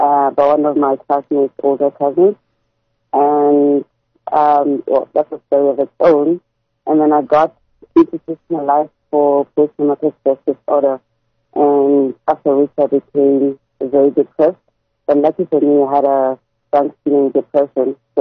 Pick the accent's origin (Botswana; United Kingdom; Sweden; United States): Botswana; Gaborone; moved away as an adult; now in South Africa; I'm actually born and bred in Gaborone, like you said.